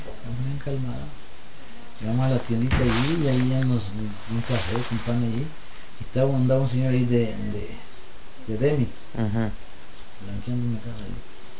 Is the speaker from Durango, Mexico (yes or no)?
yes; Durango, Mexico; now in Juárez, Mexico; Porque si a mí me vine de Durango aquí a Juárez.